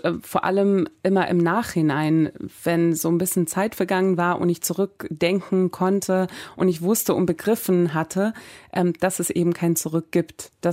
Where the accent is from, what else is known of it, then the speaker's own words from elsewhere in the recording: Iran; also born or lived in Baku / Sweden; Und ich wusste, ich komme aus dem Iran, um mich rum nur Iraner, aber wir dürfen alle nicht dahin.